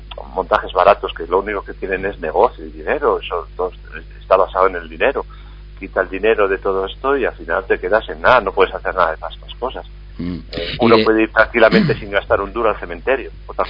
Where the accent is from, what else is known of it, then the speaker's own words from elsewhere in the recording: Spain; ya sabes cómo somos los españoles.